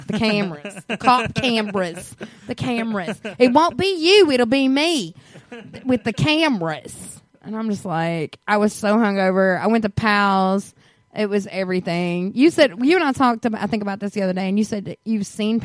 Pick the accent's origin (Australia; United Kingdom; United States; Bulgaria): United States; Johnson City; There were no black people in the world in my hometown this weekend at all. And we went in this little country, Buffalo Wild Wings, right there in Johnson City.